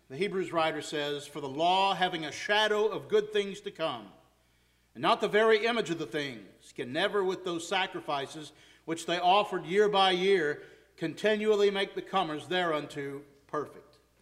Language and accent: English; Texas, United States; I, as a Texan, can say the word Alamo.